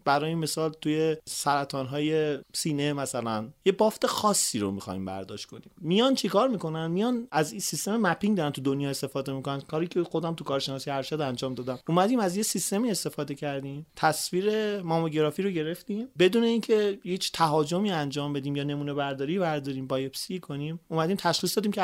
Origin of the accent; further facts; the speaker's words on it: Iran; این وظیفه ما ایرانی هاست برای پیشرفت کشورمون، برای خاکمون، برای آبادی کشورمون تلاش کنیم.